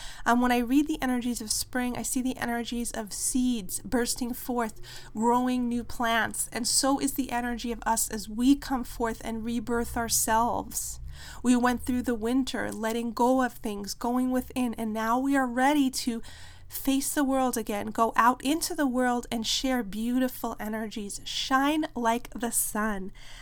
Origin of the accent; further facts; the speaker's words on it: New York, United States; I know personally I'm from New York, so we had really cold winters and we really appreciated spring and being able to be outside during those longer days, playing all day in the fresh air, running through the forest. I really grew up in nature.